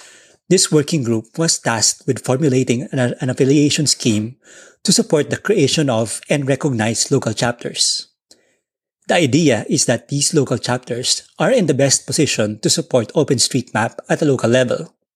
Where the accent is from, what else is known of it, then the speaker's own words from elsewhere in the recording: Philippines; I am from the Philippines.